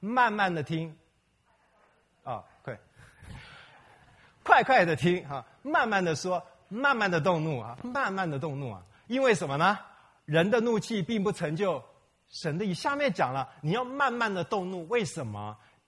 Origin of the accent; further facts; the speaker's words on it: China; 我们中国人很多这些东西，那美国人很简单